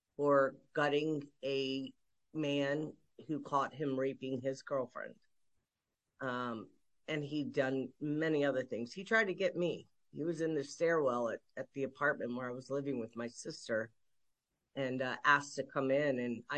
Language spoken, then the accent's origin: English; Takoma Park, Maryland, United States; I was born and raised in Maryland and born at the Tacoma Park Washington and Venice Hospital, which was called Sanctuary back then.